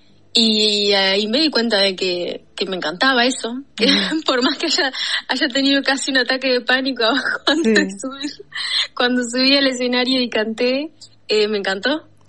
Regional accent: Tambores, Tacuarembó, Uruguay; moved away as an adult; now in Montevideo, Uruguay; Yo soy oriunda de Tacuarembó, ciudad, pero toda mi infancia fue en Tambores, que es un pequeño pueblito, uh-huh. Ni siquiera pueblito, es villa, sí. Que de un lado de la calle es Paysandú y cruzando la calle es Tacuarembó.

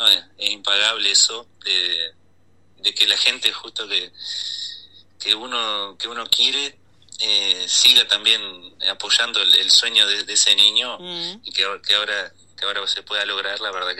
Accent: Tacuarembó, Uruguay; poder hacer el show con canciones propias acá en Tacuarembó, y que la gente de mi pueblo me haya recibido

